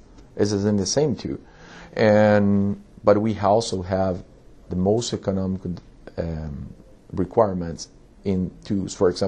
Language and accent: English; Brazil; English is a second language; now in United States; since I'm from Brazil, I would say it's not true here in the States.